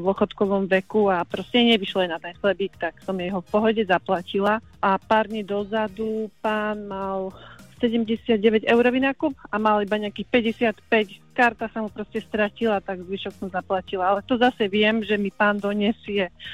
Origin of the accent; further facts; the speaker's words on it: Žilina, Žilina Region, Slovakia; Som zo Žiliny, áno.